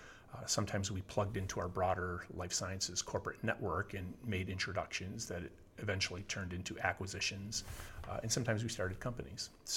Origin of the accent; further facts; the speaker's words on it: New York, United States; So I was actually raised in the central part of New York State. I left home when I was 17 and found my way to Buffalo, New York, where I went to school.